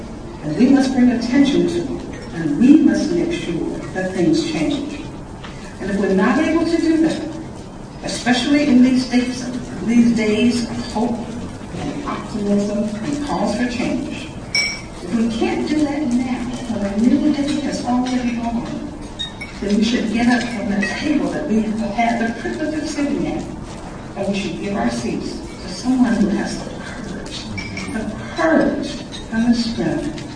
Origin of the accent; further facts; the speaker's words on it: Mississippi, United States; I grew up in Mississippi. It was a traumatic event. I went through all of those segregated schools.